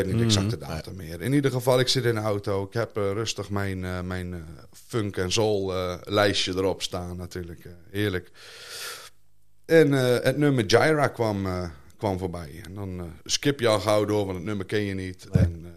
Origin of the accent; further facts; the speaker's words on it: Groningen, Netherlands; Het is begonnen in Groningen. Ik ben een stadje. Mijn hele leven in Bijum gewoond. Tot 7 jaar geleden ben ik verhuisd naar het ouderlijke huis van mijn vrouw. Niet gelovig opgevoed